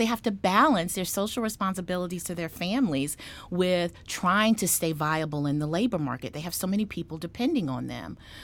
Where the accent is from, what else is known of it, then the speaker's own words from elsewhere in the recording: the South, United States; As my mother would say, you know, again, we're from the South, and that's going to matter here in a moment.